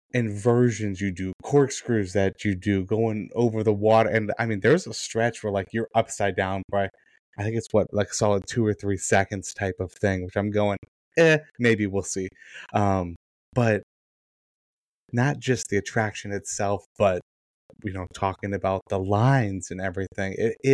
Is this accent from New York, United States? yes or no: no; Florida, United States; Born and raised in Florida, so we're thinking pretty close alike.